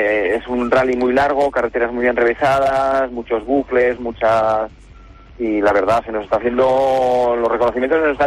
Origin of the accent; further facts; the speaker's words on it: Seira, Aragon, Spain; now in Barbastro, Spain; Aunque vivo en Barbastro y tengo también mucho cariño a Barbastro, pero realmente yo soy de Ceira, aunque vivo a Barbastro.